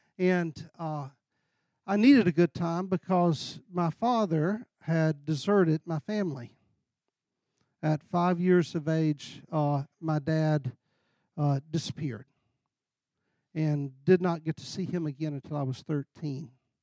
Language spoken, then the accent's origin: English; Alabama, United States; I grew up in Alabama. I was about 5 in a church similar to this